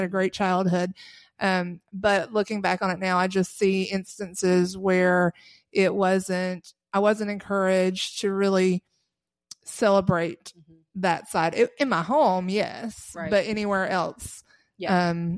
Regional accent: Kentucky, United States; So we grew up in Harlan County, southeastern Kentucky

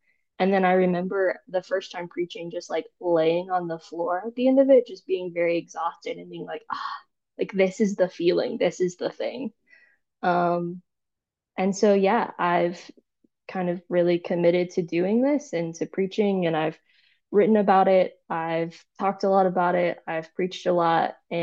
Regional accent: Texas, United States; You don't really have like a dialect, but I'm from Texas. My family's still there. And now I'm in the middle of the rolling hills of the Palouse in Idaho.

